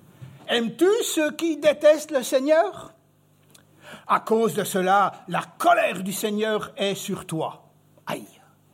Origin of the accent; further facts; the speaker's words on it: Switzerland; accent: Swiss; now in France; vous avez droit à un accent suisse ce matin. Parce que même 30 ans en France, ça m'a pas enlevé mon accent suisse.